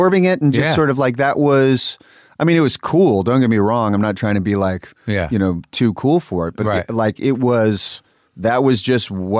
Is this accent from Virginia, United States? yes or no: no; Sacramento, California, United States; You know, like I said, I grew up in Sacramento, so I'd come down in and out.